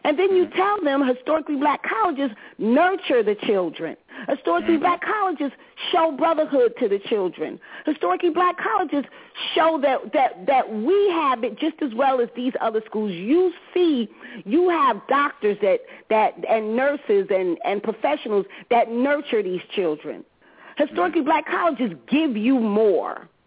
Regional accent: New Jersey, United States; See, you know, I'm from Jersey, so Rutgers is at high schools with programs.

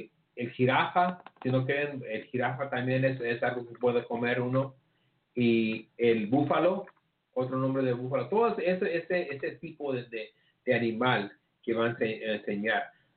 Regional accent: Mexico; yo que me creé como mexicano

